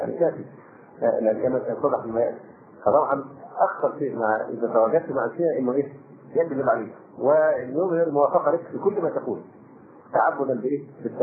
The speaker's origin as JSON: {"language": "Arabic", "country": "Egypt", "said": "فموضوع المصريين هم اللي بيعزونا عشان احنا مصريين"}